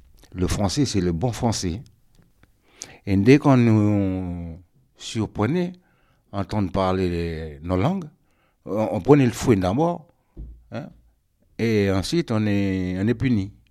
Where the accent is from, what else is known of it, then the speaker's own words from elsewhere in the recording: Koné, North Province, New Caledonia; Je suis originaire de la tribu de Tiawe, à Kone, en Nouvelle-Calédonie. J'ai grandi à la Tiawe, même. J'ai fait ma scolarité à Tiawe.